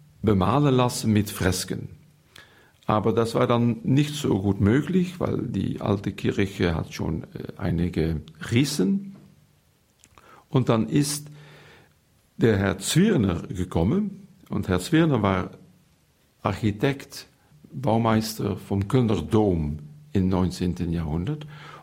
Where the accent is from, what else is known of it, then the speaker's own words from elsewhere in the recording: Netherlands; German is a second language; now in Remagen, Germany; ich komme aus den Niederlanden, so wie Sie auch schon hören an meinem Akzent. Und ich bin seit 1982 Priester im Bistum Roermond, Niederlande.